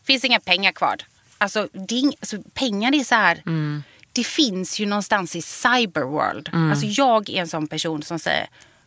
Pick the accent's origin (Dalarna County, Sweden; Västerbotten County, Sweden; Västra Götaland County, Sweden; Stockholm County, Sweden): Västra Götaland County, Sweden; Gothenburg; Jag kommer från Göteborg... Du vet, mellanklass är inget speciellt då. Frisörbarn, pappa spanjor, inte homosexuell.